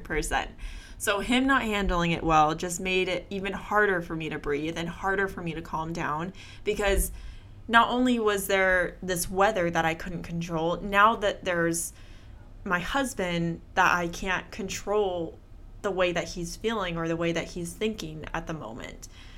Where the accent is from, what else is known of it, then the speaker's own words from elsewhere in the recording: Seattle, Washington, United States; moved away as an adult; I grew up in Seattle, for those of you that didn't know that, and so it rains pretty much year-round there.